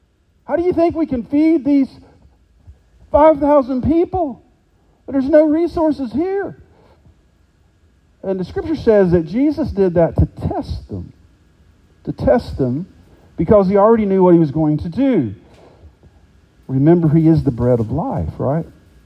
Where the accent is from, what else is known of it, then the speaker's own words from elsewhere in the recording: West Virginia, United States; now in Alabama, United States; Here in our own home state of Alabama, my home state of West Virginia